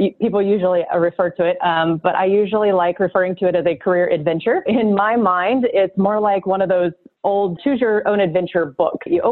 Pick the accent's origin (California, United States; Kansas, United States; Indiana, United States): California, United States; So I'm originally from California.